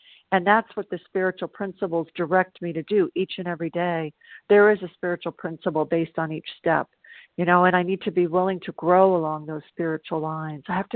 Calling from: South Carolina, United States; I'm calling from South Carolina

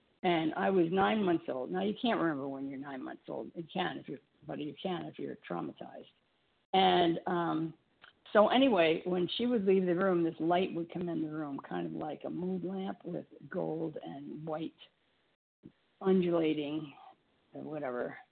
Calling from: Florida, United States; Oh, Florida, and my last initial is H.

